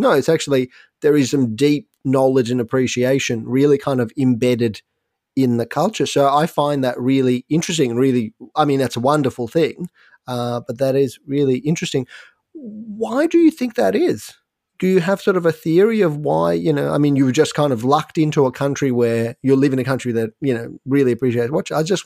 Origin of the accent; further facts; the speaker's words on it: Ukraine; English is a second language; also born or lived in Soviet Union; I grew up in the Soviet Union, which doesn't really have watch culture to speak of at all. But it is now that I talk to friends in Russia now and Ukraine as well, which is where I'm from originally